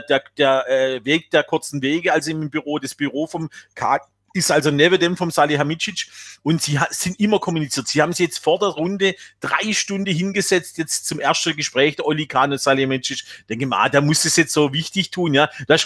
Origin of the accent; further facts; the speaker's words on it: Bavaria, Germany; ich als Bayer